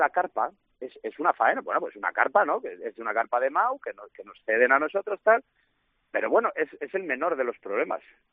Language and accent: Spanish; Guadalajara, Jalisco, Mexico; Me enorgullece Guadalajara, me enorgullece el cambio que está dando esta ciudad para bien. Entonces, que me pase esto en mi ciudad.